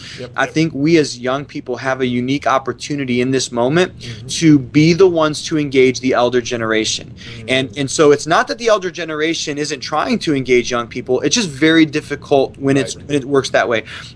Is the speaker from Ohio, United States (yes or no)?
yes; Ohio, United States; And so growing up in Ohio